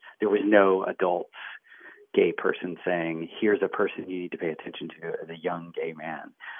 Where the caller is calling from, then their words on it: Los Angeles, California, United States; I'm calling from Los Angeles